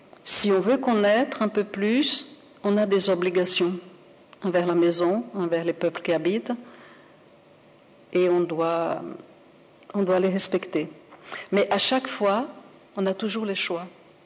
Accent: Brazil; moved away as an adult; je suis née au Brésil, j'ai vécu pendant 22 ans au Brésil, donc j'ai connu du dedans un peu les choses.

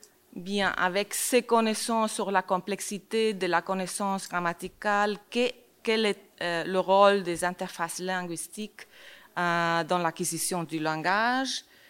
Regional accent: Spain; French is a second language; now in Germany; Moi, je suis un peu exotique parce que je viens de l'Espagne. Je travaille en Allemagne

